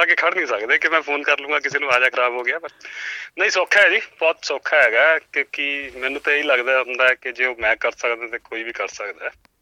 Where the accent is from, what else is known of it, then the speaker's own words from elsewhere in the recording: Delhi, India; moved away as an adult; now in Australia; ਸਾਡੀ ਮੇਰੀ ਜੰਮਪਲ ਦਿੱਲੀ ਦੀ ਹੈਗੀ ਹੈ, ਵੈਸੇ ਮਾਂ ਬਾਪ ਆਪਣੇ ਹੁਸ਼ਿਆਰਪੁਰ ਦੇ ਹੈਗੇ ਅਤੇ ਡੈਡੀ ਸਾਡੇ ਮਾਈਗ੍ਰੇਟ ਕੀਤੇ ਸੀ ਦਿੱਲੀ, ਅਸੀਂ ਉਸ ਤਰ੍ਹਾਂ ਫਿਰ ਮਾਈਗ੍ਰੇਟ ਕਰਕੇ ਆਸਟ੍ਰੇਲੀਆ ਆਏ। ਅਤੇ ਮੈਂ ਆਇਆ ਸੀ ਜੀ ਇੱਥੇ 2006 ਦੀ 1 ਫਰਵਰੀ ਨੂੰ ਲੈਂਡ ਕੀਤਾ ਸੀ ਐਜ਼ ਅ ਸਟੂਡੈਂਟ।